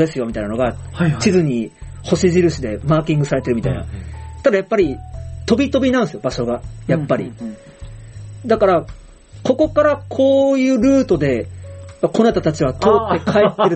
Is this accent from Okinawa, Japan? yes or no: yes; Okinawa, Japan; 舞台がまさに僕の実家の近くなので。